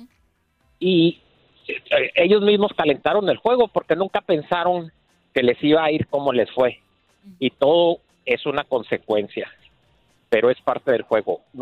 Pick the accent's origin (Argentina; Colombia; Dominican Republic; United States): United States; El Paso, Texas; Yo soy del Paso, pero ahorita ando en el camino, soy troquero